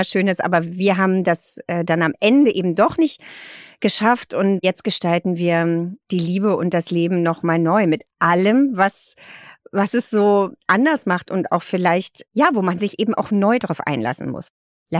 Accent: Berlin, Germany; als Berlinerin

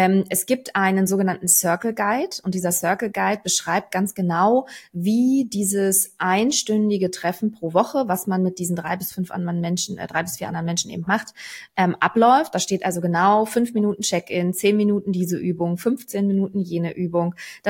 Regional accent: Berlin, Germany; now in Hamburg, Germany; Ich bin Berlinerin im Herzen und zugezogene Hamburgerin. Früher war für mich nicht klar, was der Unterschied zwischen Heimat und Zuhause ist. Heute weiß ich es auf jeden Fall. Berlin ist meine Heimat und Hamburg ist mein Zuhause.

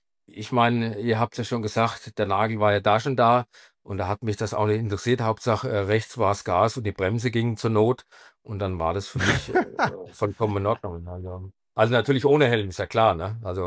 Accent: Marktheidenfeld, Bavaria, Germany; Also ich komme aus Marktheidenfeld, das liegt hier zwischen Würzburg und Aschaffenburg an der A3. Das ist relativ idyllisch.

